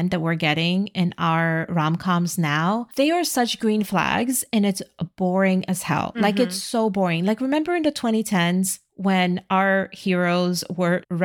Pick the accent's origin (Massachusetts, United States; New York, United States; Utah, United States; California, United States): New York, United States; As a New Yorker, the rivalry between the Red Sox and the New York Yankees is legendary.